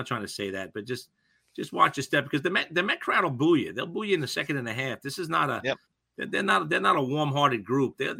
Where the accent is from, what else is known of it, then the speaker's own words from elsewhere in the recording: New York, United States; There's no Boston to root against. I'm just saying, as a New Yorker, right?